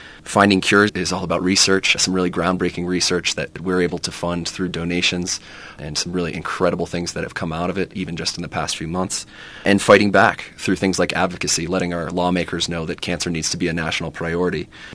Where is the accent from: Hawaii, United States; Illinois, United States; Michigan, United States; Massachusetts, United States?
Massachusetts, United States; Boston; no matter, you know, if it's in my hometown of Boston or here in Soweto